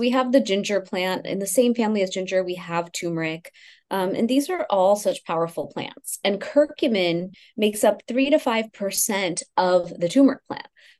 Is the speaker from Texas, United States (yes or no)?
yes; Houston, Texas, United States; So I grew up in Houston, Texas, to an immigrant family, a regular Indian girl, and definitely had this experience of living in two worlds.